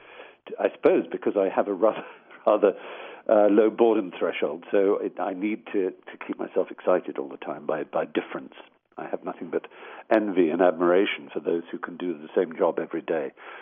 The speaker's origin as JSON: {"language": "English", "region": "Scotland", "country": "United Kingdom", "said": "had the pleasure of being Scot in Scotland"}